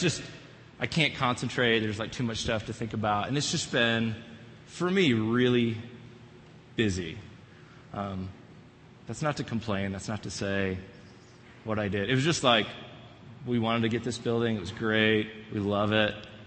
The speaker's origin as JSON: {"language": "English", "region": "Texas", "country": "United States", "lives_now": "Colorado, United States", "said": "we moved to Colorado about 7 months ago, and I was really excited about Colorado summers. Right? I came from Texas, so outside feels great, inside feels great."}